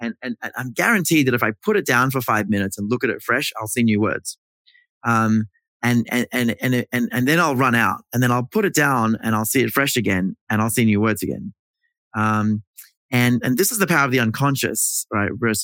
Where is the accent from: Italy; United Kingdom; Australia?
Australia; now in New York, United States; I'm Australian and originally, and I live here now, but in New York, but, you know